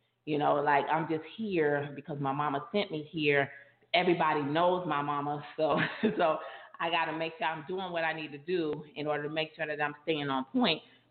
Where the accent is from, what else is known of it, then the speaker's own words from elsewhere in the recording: Paterson, New Jersey, United States; Like, I was that kid, even though I grew up in Patterson, my mom was an educator. So I never went to, many times I never went to school in the city that I grew up in.